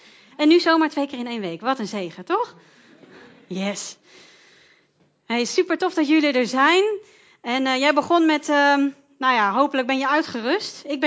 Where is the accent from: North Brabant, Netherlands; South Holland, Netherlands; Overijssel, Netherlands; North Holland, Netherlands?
North Holland, Netherlands; Haarlem; now in De Wijk, Netherlands; En ik kom van oorsprong uit Haarlem, dat is heel ver weg van Groningen. Maar sinds een jaar woon ik in De Wijk. En De Wijk is een of ander gat bij Meppel in de buurt.